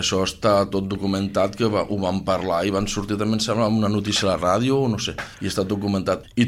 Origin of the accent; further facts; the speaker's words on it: L'Ametlla de Mar, Catalonia, Spain; l'Ametlla és Tres Cales. Al final tots som de la Cala.